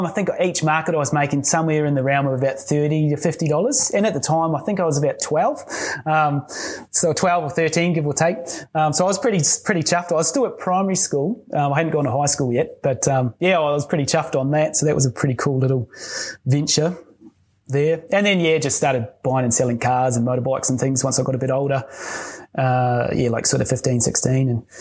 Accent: New Zealand; now in Australia; And especially being a Kiwi, our work ethic is quite good.

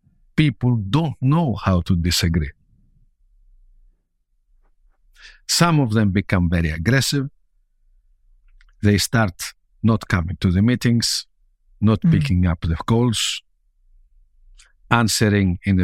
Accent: Greece; moved away as an adult; I have to say that I'm from Greece.

